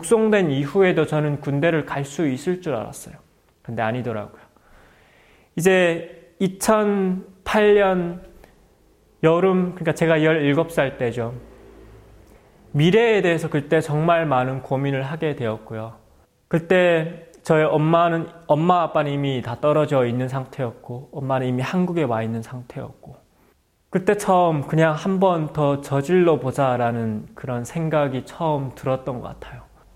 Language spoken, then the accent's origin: Korean; North Korea; now in South Korea; 뭐 아직도 제 인생의 대부분은 북한에서 이제 살긴 했었지만